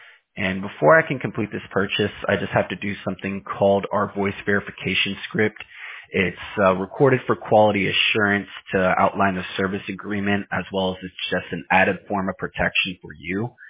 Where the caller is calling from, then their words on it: Houston, Texas, United States; I'm actually calling you from Houston, Texas.